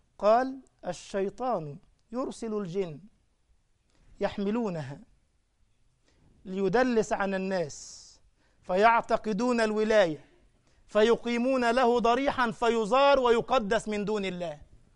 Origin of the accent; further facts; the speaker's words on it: Giza, Giza Governorate, Egypt; أنا كان عندي حوالي 17 سنة وكنت إمام لمسجد عندنا في الجيزة اسمه عمر بن الخطاب.